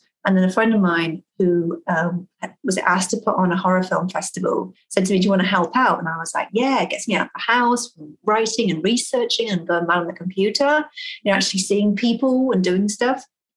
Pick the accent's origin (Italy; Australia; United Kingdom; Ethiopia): United Kingdom; West Midlands; moved away as an adult; also born or lived in Wales / London; now in Texas, United States; UK. So I was born and raised in an area called Worcestershire that's near a place called Birmingham.